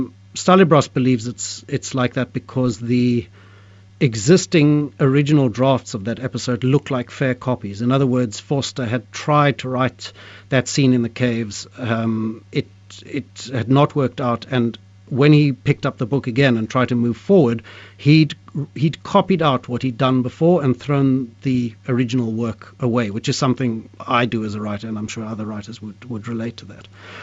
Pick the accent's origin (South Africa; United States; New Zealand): South Africa; I grew up with this in South Africa